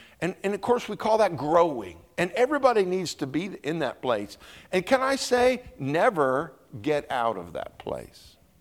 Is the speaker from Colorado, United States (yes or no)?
yes; Steamboat Springs, Colorado, United States; I remember growing up in Colorado, Steamboat Springs, Colorado. That's my home.